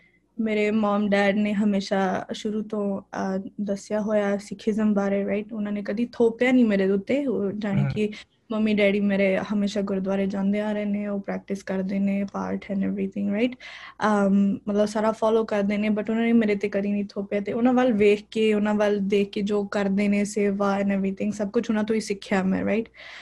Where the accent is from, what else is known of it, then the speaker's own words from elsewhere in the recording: Montreal, Quebec, Canada; I was born and raised in Montreal.